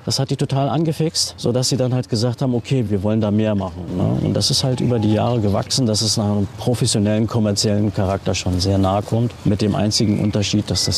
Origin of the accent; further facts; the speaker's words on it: Berlin, Germany; Meine Eltern sind ja als Gastarbeiter nach Deutschland gekommen. Ich bin hier in Berlin geboren und mit 6 Jahren bin ich dann hier ins Märkische Viertel gekommen